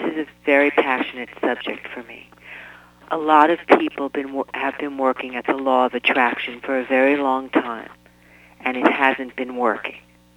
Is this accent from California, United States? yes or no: no; Queens, New York, United States; You know, I'm from Queens, and I always teach women to be a queen.